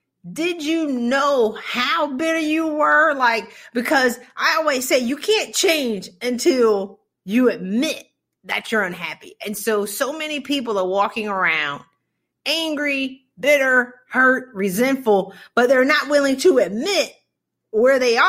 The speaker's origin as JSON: {"language": "English", "country": "Bahamas", "said": "I mean, I'm from the Bahamas."}